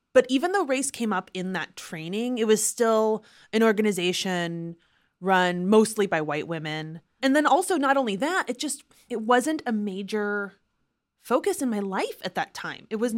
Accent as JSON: {"language": "English", "region": "Oregon", "country": "United States", "tie": "born or raised there", "said": "You know, I grew up mostly in Oregon."}